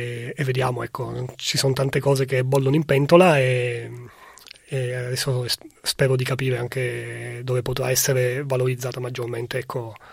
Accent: Patti, Sicily, Italy; now in Trieste, Italy; io porto un cognome che non è Giuliano, ma infatti vengo dalla provincia di Messina, da Patti, che è un piccolo paese di 13.000 abitanti sul Tirreno, che però fa diocesi, è anche una diocesi bella grande. Sono arrivato a Trieste nel 2006, quindi sono quasi 18 anni

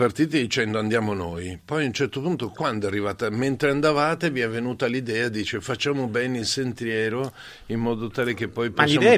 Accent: Milan, Lombardy, Italy; adesso io sono di Milano

